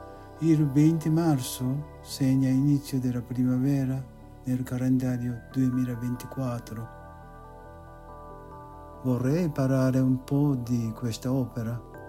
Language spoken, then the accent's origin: Italian; Japan; Italian is a second language; moved away as an adult; also born or lived in Mexico; now in Milan, Italy; Sono un giapponese che è uscito dal Giappone passando per il Messico e arrivato a Milano.